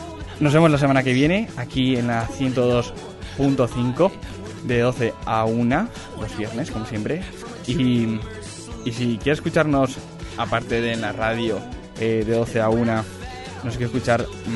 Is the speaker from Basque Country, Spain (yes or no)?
no; Valencia, Valencian Community, Spain; yo soy de Valencia y nos fuimos hasta Bilbao a vivir la experiencia